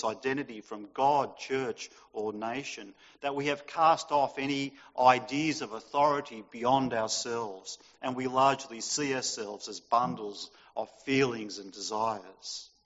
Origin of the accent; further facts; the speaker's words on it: Sydney, New South Wales, Australia; I was born in Sydney and brought up in the Northern Beaches. I went to Narrabeen Boys High School